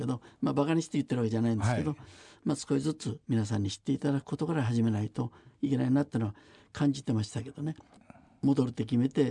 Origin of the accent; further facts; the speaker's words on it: Utsunomiya, Tochigi, Japan; 宇都宮生まれ育ちですけど